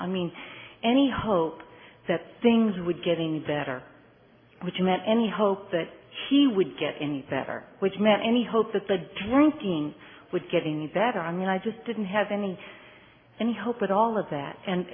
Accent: Wichita, Kansas, United States; And I'm from Wichita, Kansas. My home group is the First Tradition Group in Wichita

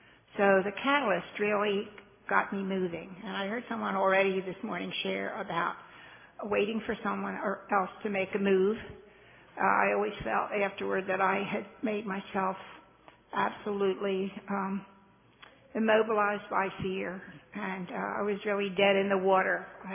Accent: West Chester, Pennsylvania, United States; I'm a grateful member of Al-Anon. I'm from Westchester, Pennsylvania.

